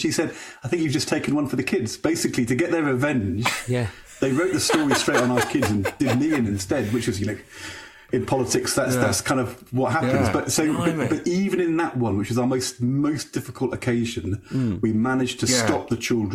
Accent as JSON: {"language": "English", "town": "Norwich", "region": "East of England", "country": "United Kingdom", "tie": "born or raised there", "said": "I grew up in Norwich"}